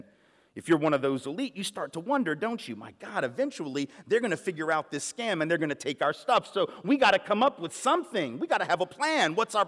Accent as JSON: {"language": "English", "region": "the South", "country": "United States", "said": "I'm from the South, man. We do nostalgia with grits."}